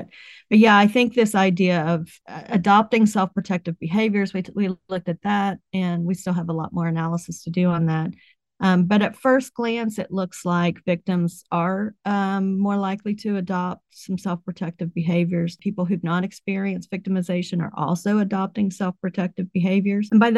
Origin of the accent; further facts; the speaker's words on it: West Virginia, United States; Now it does. I grew up in West Virginia and so the opioid epidemic, but not while I was growing up. No.